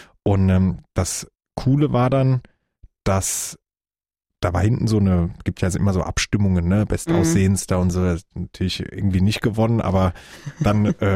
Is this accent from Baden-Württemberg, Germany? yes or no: no; Kaiserslautern, Rhineland-Palatinate, Germany; Und bei uns in Kaiserslautern gibt es ja unheimlich viel Altbier-Gastronomie noch.